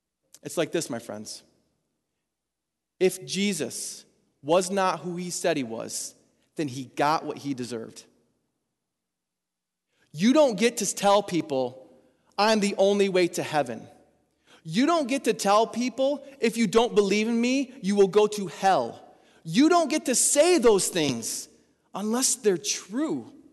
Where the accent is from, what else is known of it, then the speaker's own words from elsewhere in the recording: Middleville, Michigan, United States; I remember in high school, I'm from Middleville, so I remember driving west on Main Street up to the light where the Shell station is.